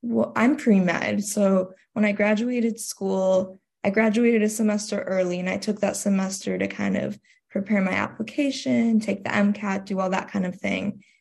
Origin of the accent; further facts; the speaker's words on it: Chicago, Illinois, United States; But I grew up in Chicago, so born and raised in the city.